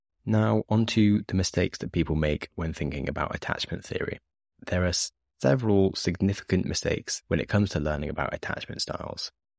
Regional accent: United Kingdom; but since the Brexit referendum, as a British person, I have become more insecure about dating European partners

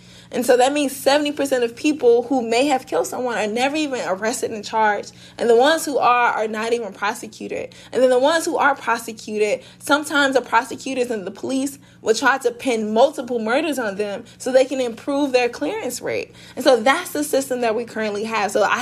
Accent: St. Louis, Missouri, United States; Like, y'all, I am from South St. Louis. We can't abolish nothing.

